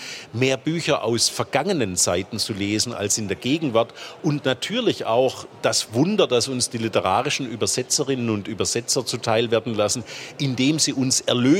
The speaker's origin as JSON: {"language": "German", "region": "Baden-Württemberg", "country": "Germany", "said": "was mir als Schwabe schon große Schwierigkeiten bereitete."}